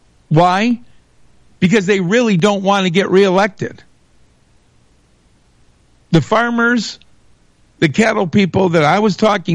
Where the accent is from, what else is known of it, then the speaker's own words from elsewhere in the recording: Michigan, United States; Well, I'm from Michigan.